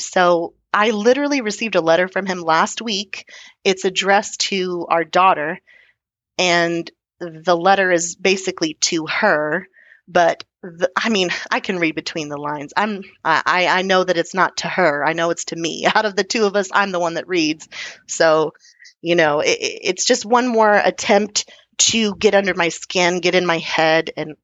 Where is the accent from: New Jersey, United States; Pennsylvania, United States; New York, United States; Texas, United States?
Texas, United States; So I am really focused, you know, being Texan and all.